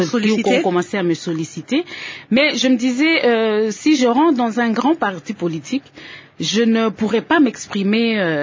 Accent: Rutshuru, North Kivu, DR Congo; Donc, mes parents moi-même, je suis originaire de Rutshuru.

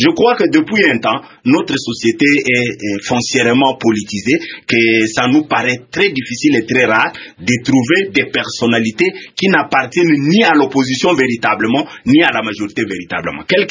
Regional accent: DR Congo; surtout chez nous, à RDC.

